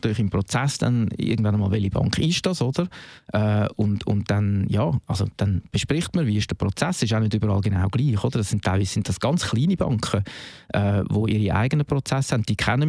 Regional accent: Zurich, Switzerland; wenn ich irgendwie als Zürcher irgendwie in einer anderen Kantonalbank anrufe.

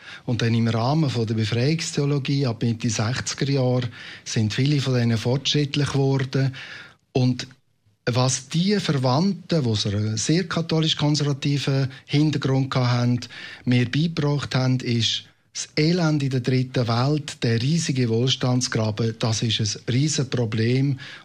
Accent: Aargau, Switzerland; Ich bin aufgewachsen im Schwarzen Erdteil vom Aargau.

